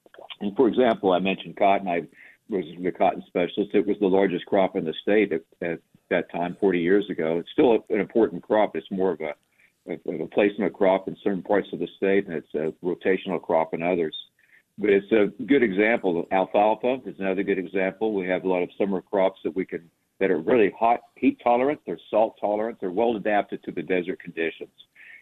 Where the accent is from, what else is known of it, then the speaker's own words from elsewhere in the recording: Oklahoma, United States; moved away as an adult; now in Arizona, United States; I'm not an Arizona native, but I've been here since 1987. I came out here from Oklahoma State University. I'm a native of Oklahoma. I was born in Oklahoma.